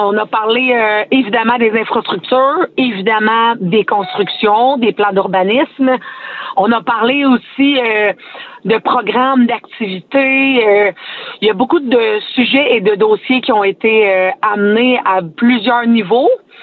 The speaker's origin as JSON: {"language": "French", "town": "Saint-Ambroise-de-Kildare", "region": "Quebec", "country": "Canada", "tie": "born or raised there", "said": "faire un retour aux sources chez moi à Saint-Ambroise-de-Kildare. Donc, je suis vraiment contente de revenir littéralement chez moi, donc sur les terres familiales"}